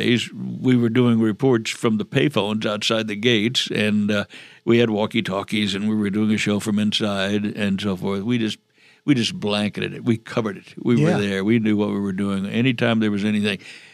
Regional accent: Texas, United States; Great. I grew up in the 50s.

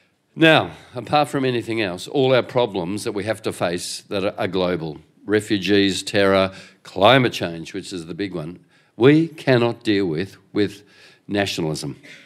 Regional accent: Australia; I'm an Australian patriot.

